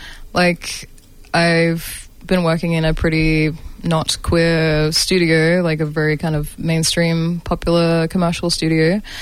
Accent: Australia; I'm a brown person growing up in Australia who went to predominantly white Catholic schools.

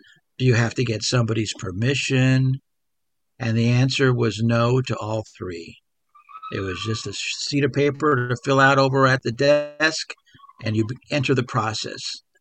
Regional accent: California, United States; So I'm 72 years old. I'm a Vietnam veteran. I grew up in the San Fernando Valley, was married, have three kids

